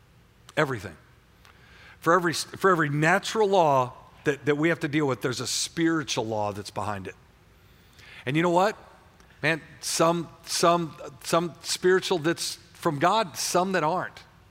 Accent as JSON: {"language": "English", "town": "Warrenton", "region": "Missouri", "country": "United States", "said": "I'm from Warrenton, Missouri. I didn't speak proper English."}